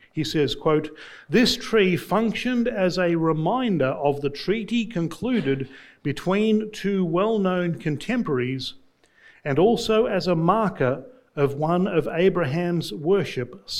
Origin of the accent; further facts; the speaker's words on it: Australia; Now, as an Australian, for me personally, whenever I hear the name Beersheba, my heart swells with pride